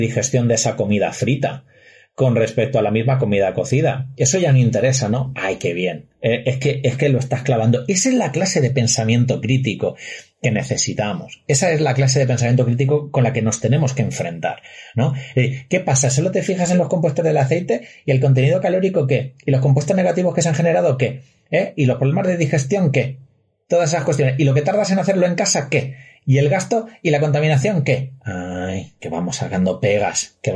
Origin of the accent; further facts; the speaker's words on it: Albacete, Castilla-La Mancha, Spain; Yo siempre digo que soy de Albacete, pero la mitad de mi familia es murciana. Lo que pasa es que yo, como me crié en Albacete, soy capaz de pronunciar las S's.